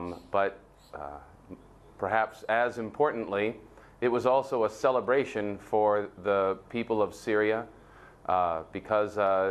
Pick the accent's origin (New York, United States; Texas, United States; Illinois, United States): Illinois, United States; Chicago; my hometown of Chicago